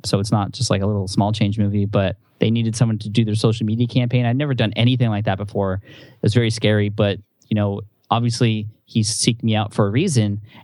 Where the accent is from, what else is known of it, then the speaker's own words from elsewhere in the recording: San Diego, California, United States; We just really love the culture and we're from San Diego, so we love the beach and stuff.